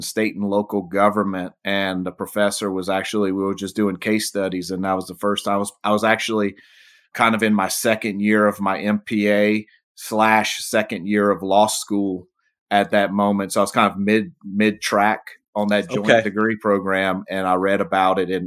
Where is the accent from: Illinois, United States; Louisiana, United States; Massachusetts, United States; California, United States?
Louisiana, United States; So born and raised in South Louisiana, as my last name would attest to. Went to college in South Louisiana, graduated, you know, with a bachelor's in history.